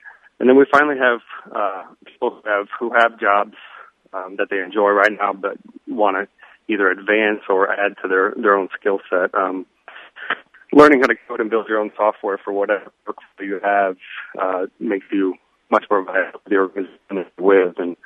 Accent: Galesburg, Illinois, United States; moved away as an adult; now in Chicago, United States; I'm a Galesburg native. I was born and raised in Galesburg. Currently live in Chicago.

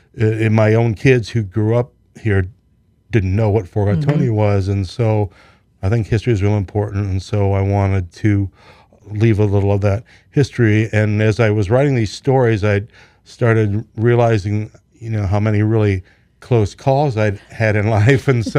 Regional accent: Illinois, United States; I grew up mainly in the Knox County, Henry County, Peoria County area.

